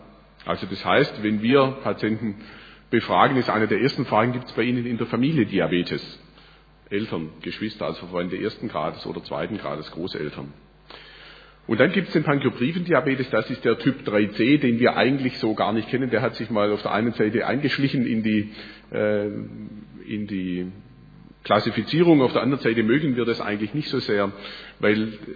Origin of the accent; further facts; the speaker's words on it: Baden-Württemberg, Germany; born there; accent: Swabian; Also Sie hören mir an, ich bin in Zentralwürttemberg geboren und es ist auch so, wenn es dann ein bisschen energischer wird in der Diskussion oder im Vortrag, dann kann es schon sein, dass ich ins Schwäbische abgleite